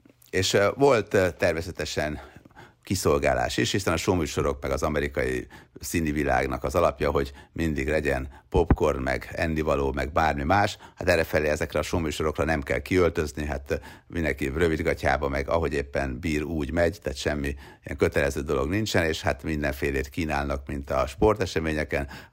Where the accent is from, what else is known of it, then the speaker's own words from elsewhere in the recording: Hungary; hittek is, meg nem is, hogy én tényleg ilyen országból származom